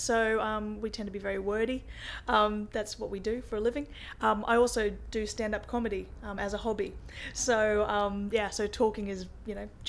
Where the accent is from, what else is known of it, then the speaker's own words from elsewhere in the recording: Rockhampton, Queensland, Australia; I grew up in Rockhampton, which is in central Queensland. It's a relatively small sort of town in Australian terms.